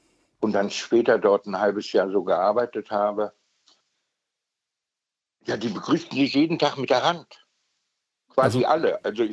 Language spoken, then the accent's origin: German; West Germany, Germany; ich komme aus dem Westen, und als ich vor 30 Jahren mit dem Chaos Computer Club hier nach 1990 nach Berlin kam